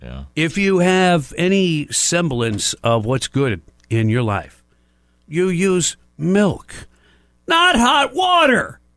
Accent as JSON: {"language": "English", "region": "Michigan", "country": "United States", "tie": "born or raised there", "said": "You know, I grew up in Michigan."}